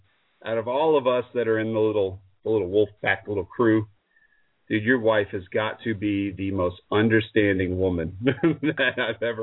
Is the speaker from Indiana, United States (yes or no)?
no; New York, United States; born there; I miss that stuff, dude. I was born on Long Island.